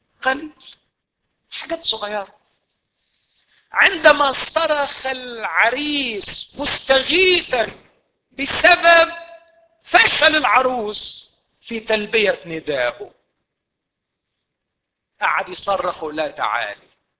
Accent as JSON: {"language": "Arabic", "country": "Egypt", "said": "عندنا في مصر دايما هذا الاحساس"}